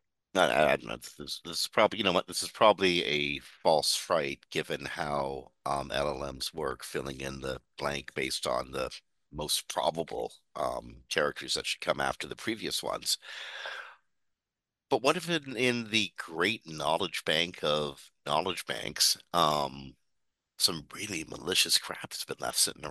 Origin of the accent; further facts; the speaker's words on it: Toronto, Ontario, Canada; Geoffrey Hinton is from University of Toronto. My hometown.